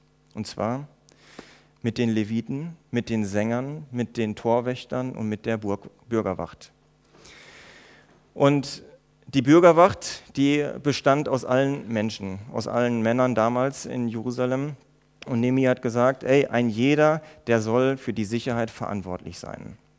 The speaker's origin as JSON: {"language": "German", "country": "Germany", "said": "Wir als Deutsche, die, so sagt man ja, über uns sehr sicherheitsfanatisch sind"}